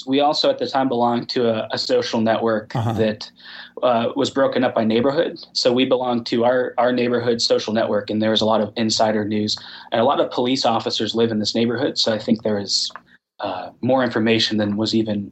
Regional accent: Pennsylvania, United States; More or less. I'm from up in northern Pennsylvania.

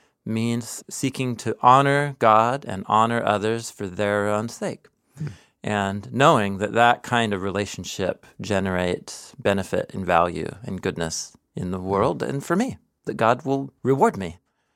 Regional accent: West Coast, United States; Yeah, the cultures that you and I grew up in here on the West Coast of 21st century America, there is still an honor shame element to every culture.

